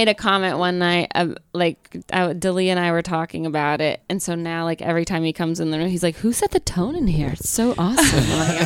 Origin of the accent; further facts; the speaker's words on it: the South, United States; if I explain that I'm from the South and I'm single and like the pressure is there